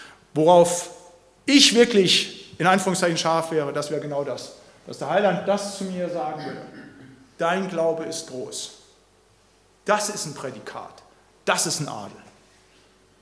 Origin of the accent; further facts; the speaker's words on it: North Rhine-Westphalia, Germany; Da, wo ich herkomme, Siegerland, hatten sie auch noch